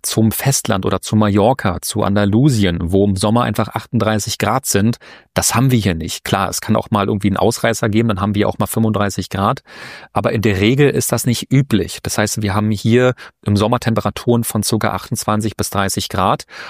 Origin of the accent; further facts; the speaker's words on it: Berlin, Germany; Ich komme ja zum Beispiel aus Berlin.